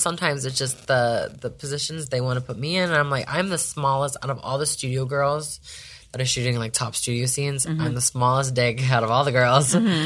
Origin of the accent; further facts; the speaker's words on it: Las Vegas, Nevada, United States; And I'm from Vegas.